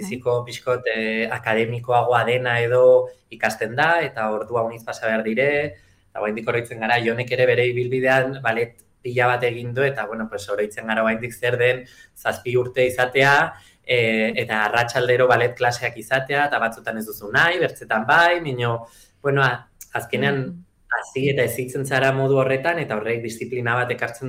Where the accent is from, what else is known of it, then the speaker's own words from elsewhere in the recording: Lesaka, Navarre, Spain; Lesakan txikitan herriko dantza taldean, Tantirumairu euskal folklore taldean hasi nintzen